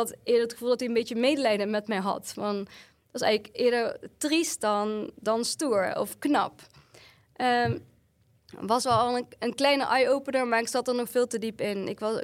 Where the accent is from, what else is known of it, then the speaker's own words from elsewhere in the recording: North Brabant, Netherlands; now in Hilversum, Netherlands; Ik ben vanuit Brabant ben ik naar Hilversum verhuisd.